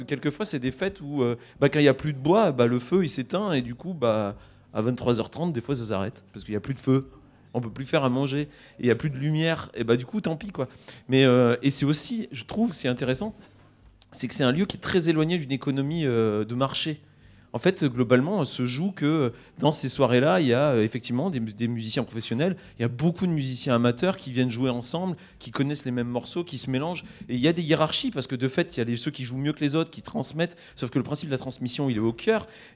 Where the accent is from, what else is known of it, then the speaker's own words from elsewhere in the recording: Auvergne-Rhône-Alpes, France; Moi, je viens d'une zone rurale, je viens d'Auvergne